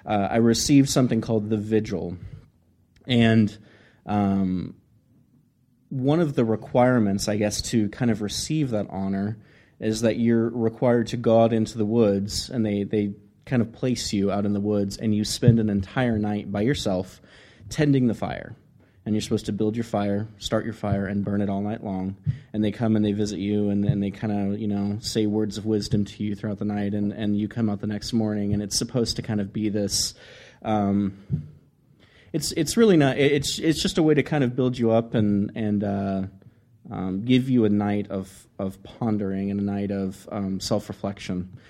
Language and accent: English; Texas, United States; I mean, I'm from South Texas. We have droughts in Texas.